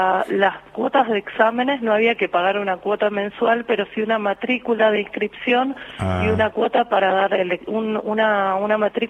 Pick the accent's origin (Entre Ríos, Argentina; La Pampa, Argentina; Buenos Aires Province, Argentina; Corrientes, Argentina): Buenos Aires Province, Argentina; Lanús; De Lanús.